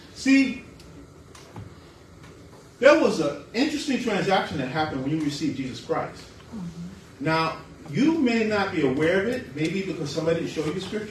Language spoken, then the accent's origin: English; Bronx, New York, United States; I'm coming from a ghetto background, right? I was born and raised in the Bronx.